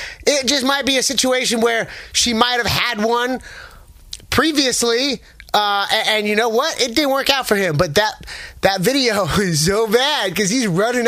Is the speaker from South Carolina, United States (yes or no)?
no; San Francisco, California, United States; Growing up in San Francisco, I've seen some things.